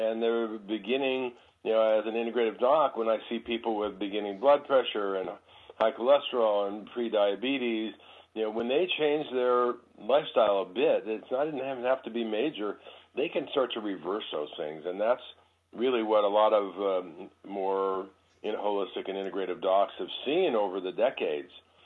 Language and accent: English; Detroit, Michigan, United States; I went into med school in 1968 in Ann Arbor, Michigan. I grew up in Detroit